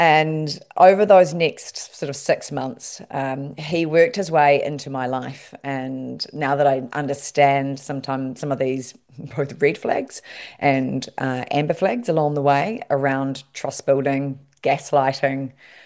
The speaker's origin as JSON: {"language": "English", "country": "New Zealand", "said": "while I'm Kiwi"}